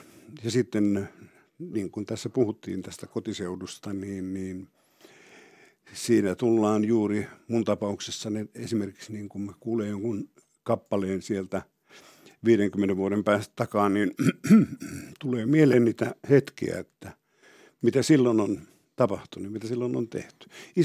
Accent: Ylöjärvi, Pirkanmaa, Finland; mutta Ylöjärvi on sitten todella mun kotiseutu

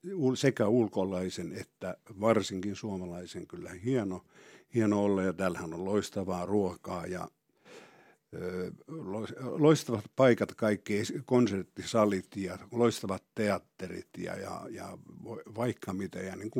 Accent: Ylöjärvi, Pirkanmaa, Finland; mutta Ylöjärvi on sitten todella mun kotiseutu

